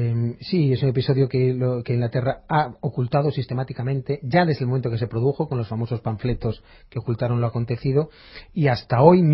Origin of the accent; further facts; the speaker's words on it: Galicia, Spain; reivindicar nuestra propia historia como gallegos, como españoles